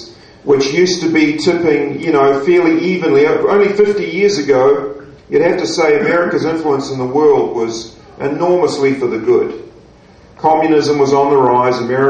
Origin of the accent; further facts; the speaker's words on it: New Zealand; Obviously, I come from New Zealand.